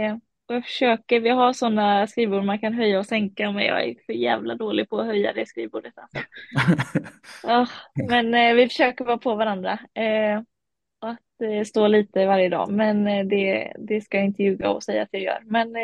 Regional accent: Varberg, Halland County, Sweden; Ja, min familj är från Kumla, men jag är född och uppvuxen i Varberg.

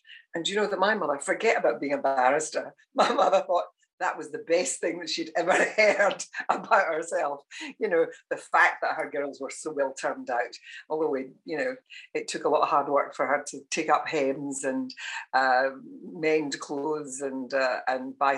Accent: Scotland, United Kingdom; accent: Scottish; And I've never, ever tried to lose my Scottish accent.

